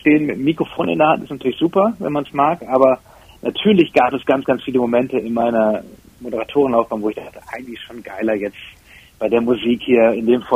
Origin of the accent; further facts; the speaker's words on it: Bad Oeynhausen, North Rhine-Westphalia, Germany; Ich komme aus Bad Oeynhausen, das ist bei Bielefeld.